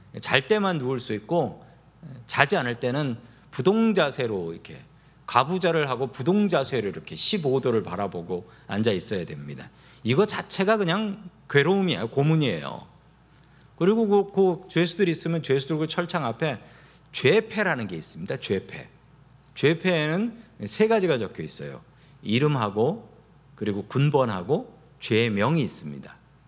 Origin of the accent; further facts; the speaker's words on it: Seoul, South Korea; 저는 아주 가난한 집에서 태어났습니다. 서울에서 살기는 했지만 봉천동에 있는 무허가 주택에서 살았고 고등학교 때까지 무허가 주택에서 살았습니다.